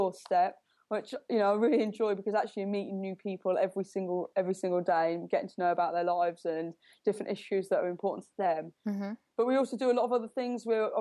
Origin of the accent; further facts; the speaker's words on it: Nuneaton, West Midlands, United Kingdom; I was born in Nuneaton, I grew up in Nuneaton, I went to local schools. When I went to university, I went to Warwick University, so it's quite close to Nuneaton.